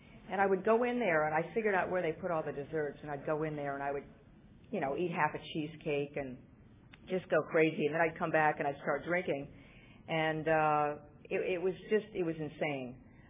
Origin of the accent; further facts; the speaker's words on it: Chicago, Illinois, United States; also born or lived in Washington, D.C.; I moved back to the East Coast, and I grew up in Chicago, and we moved around a few times, and then I went back east to Washington, D.C.